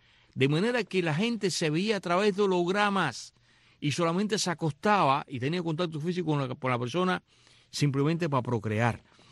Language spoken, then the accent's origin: Spanish; Cuba; Esas cosas que hacemos los cubanos